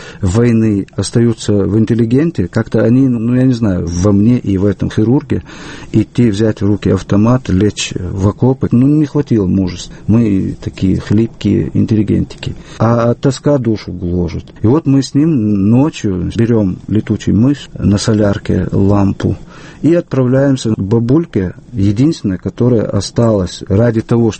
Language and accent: Russian; Bratskoye, Chechnya, Russia; Я происхождением из села Братское Натерешного района. Весь Натерешный район, он винодельческий. И я не мог себе представить мое родное село без лозняка, без винограда.